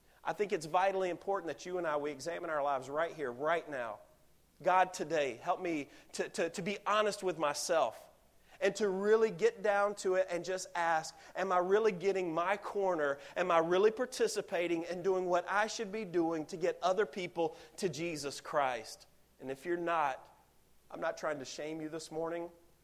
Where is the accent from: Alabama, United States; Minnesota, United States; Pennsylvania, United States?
Alabama, United States; Now, I'm from Alabama, and this is what we would call redneck ingenuity right here.